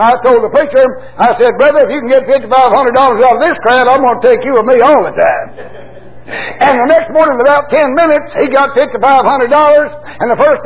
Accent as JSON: {"language": "English", "country": "United States", "tie": "born there", "said": "I was born in America."}